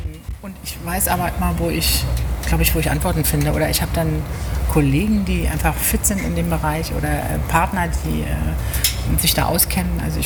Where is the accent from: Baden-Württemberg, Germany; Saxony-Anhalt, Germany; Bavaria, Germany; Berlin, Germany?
Berlin, Germany; Ja, wir waren in Hermsdorf in der Schule.